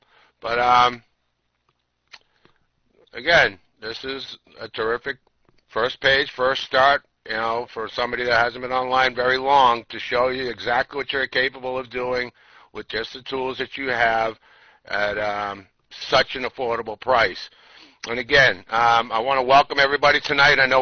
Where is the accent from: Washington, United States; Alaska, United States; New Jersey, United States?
New Jersey, United States; I'm from New Jersey, and I'm very happy to be here.